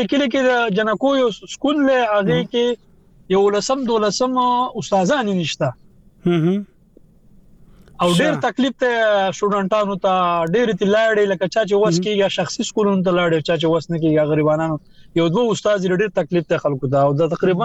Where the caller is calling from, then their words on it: Kabal, Khyber Pakhtunkhwa, Pakistan; تحصیل کابل توتانو باندې سواد